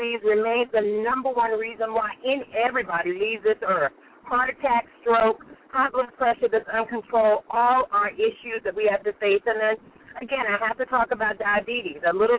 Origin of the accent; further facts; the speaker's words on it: Kannapolis, North Carolina, United States; also born or lived in Pensacola, Florida; I was born in Pensacola, Florida, but really grew up in a little town called Kannapolis, North Carolina, which is about 20 minutes outside of Charlotte.